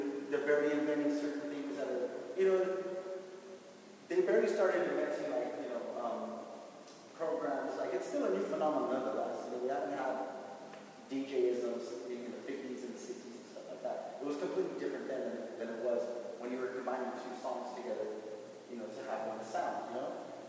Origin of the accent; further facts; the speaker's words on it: El Cerrito, California, United States; I'm a DJ from El Cerrito.